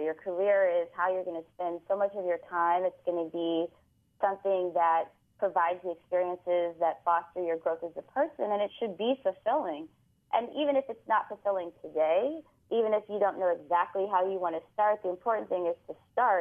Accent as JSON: {"language": "English", "town": "Detroit", "region": "Michigan", "country": "United States", "tie": "born or raised there", "said": "I'm from Detroit."}